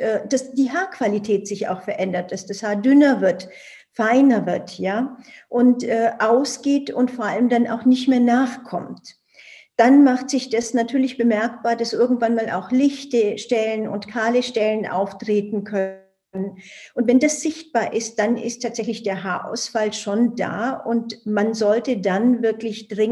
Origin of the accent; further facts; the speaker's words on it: India; German is a second language; now in Germany; Ich komme ja ursprünglich aus Indien